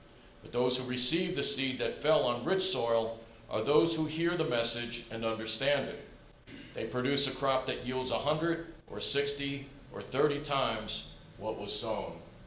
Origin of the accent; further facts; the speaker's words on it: New Jersey, United States; I speak loud. I'm from New Jersey.